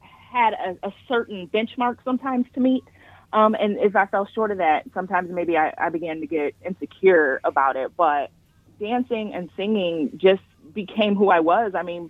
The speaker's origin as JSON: {"language": "English", "town": "Ypsilanti", "region": "Michigan", "country": "United States", "tie": "born or raised there", "said": "I grew up out here in Ypsilanti, though, with my maternal grandparents"}